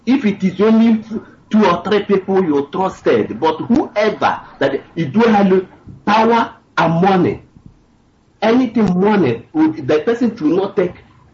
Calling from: India; Yeah, I'm calling from India.

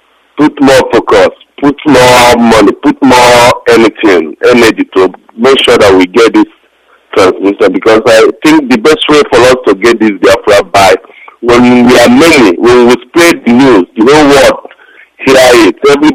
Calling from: Sweden; I'm calling from Sweden.

